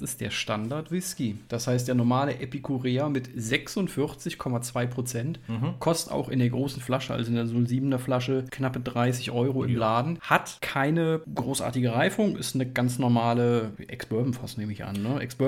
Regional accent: North Rhine-Westphalia, Germany; born there; now in Cologne, Germany; mittlerweile 12 Jahre Köln, dann rutscht man so ein bisschen da rein. Ich muss aber ehrlicherweise sagen, als gebürtiger Siegerländer halte ich mich da doch gerne immer noch bedeckt

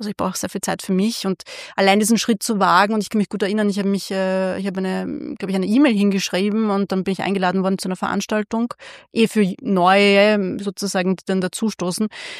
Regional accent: Vienna, Austria; Ich bin ja eigentlich in Margareten aufgewachsen. Ich habe, ich glaube, 22 Jahre oder so in Margareten gelebt.

